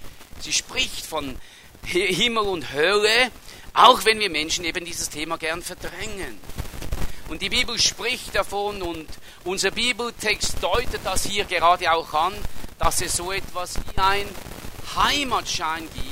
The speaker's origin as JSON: {"language": "German", "country": "Switzerland", "said": "Und die meisten von uns haben die uns als Schweizer Bürger oder Bürgerinnen ausweist."}